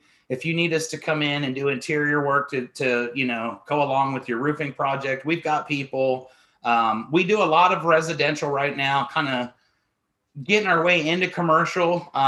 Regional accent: Columbus, Ohio, United States; back in 1998, I lived in Columbus, Ohio. It's my hometown, born and raised.

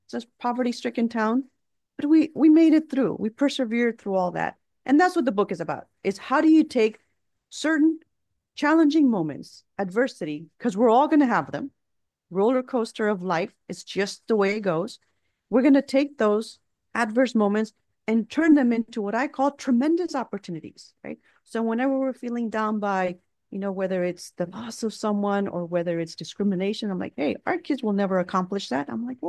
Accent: Brownsville, Texas, United States; I am from the Brownsville, Texas border. That's where I was born and raised. My parents are immigrants of Mexico.

